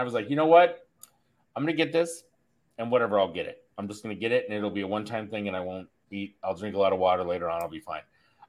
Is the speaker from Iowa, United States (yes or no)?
yes; Mount Pleasant, Iowa, United States; I'm from Mount Pleasant, Iowa, and I – they built McDonald's.